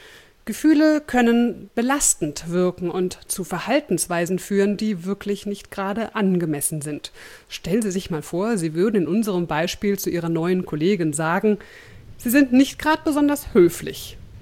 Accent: Berlin, Germany; bevor ich morgen schon wieder losfahre in meine alte Heimat Berlin

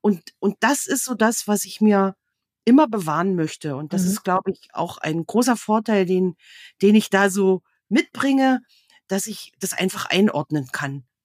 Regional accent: Saxony, Germany; also born or lived in Forst, Brandenburg; Aber ich bin sozusagen in der Lausitz öfter umgezogen und bin irgendwann im sächsischen Teil der Lausitz gelandet. Ah. Genau, da habe viele Jahre in einem kleinen Dörfchen, das heißt Grüngräbchen, da habe ich eine ganze Zeit lang gewohnt, über 20 Jahre

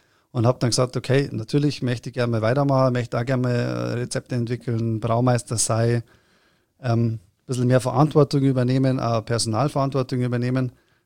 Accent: Erding, Bavaria, Germany; ich bin aus Erding, da gibt es ja auch eine Brauerei, die man vielleicht schon mal gehört hat

